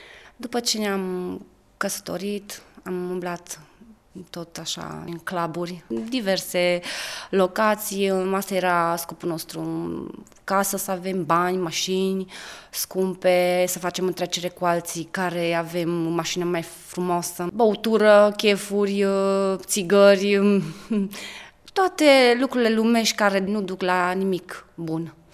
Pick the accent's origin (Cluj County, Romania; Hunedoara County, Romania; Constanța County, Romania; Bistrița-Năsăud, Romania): Cluj County, Romania; Câmpia Turzii; moved away as an adult; Eu m-am născut în Câmpia Turzii și până la vârsta de 25 de ani.